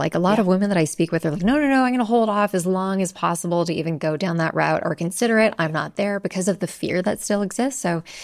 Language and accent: English; Canada; now in United States; I'm Canadian, so this is like a completely different ballgame coming to the US and looking for doctors here.